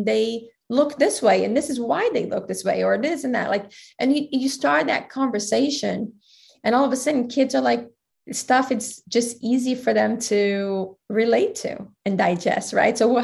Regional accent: Brazil; also born or lived in United States; Because I came from Brazil, then United States, then went to all those places and truly lived like they did.

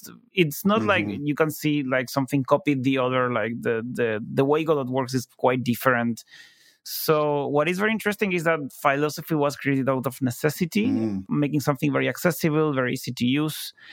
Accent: Buenos Aires, Argentina; and I was from Buenos Aires, so there was like no game industry.

